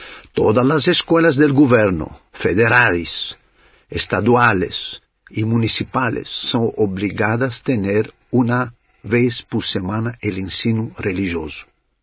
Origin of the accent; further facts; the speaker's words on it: Egypt; Spanish is a second language; moved away as an adult; now in Brazil; yo nací en Egipto. Soy griego, mas nací y viví en Egipto 18 años. Y vim para Brasil